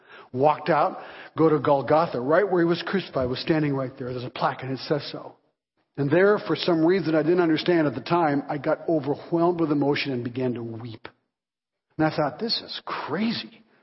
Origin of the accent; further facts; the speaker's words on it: Geneva, Switzerland; also born or lived in France; left France, and my parents went to Geneva, Switzerland, like so many others did. And so that's why I was raised in Geneva.